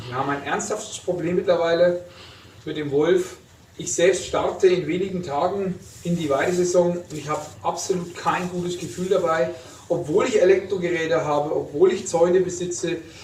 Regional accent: Grafenwöhr, Bavaria, Germany; Ich komme auch aus der Region Grafenwöhr, aus der Nähe des Truppenübungsplatzes

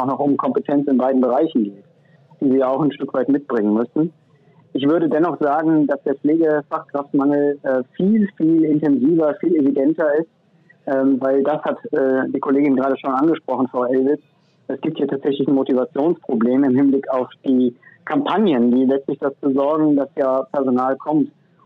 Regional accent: Cologne, North Rhine-Westphalia, Germany; bin Kölner und insofern aus der Karnevalshochburg Köln.

